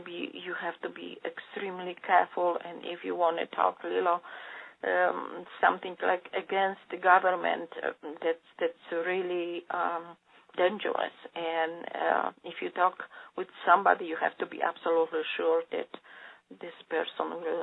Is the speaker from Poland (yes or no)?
yes; Poland; English is a second language; moved away as an adult; now in United States; I was born in Poland under communist government and lived there for 40 years before I came to United States.